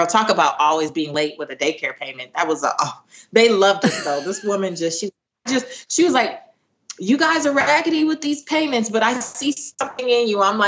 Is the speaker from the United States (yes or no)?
no; Belize; I'm Central American. I'm Belizean. I grew up in the household with a single mom and grandma.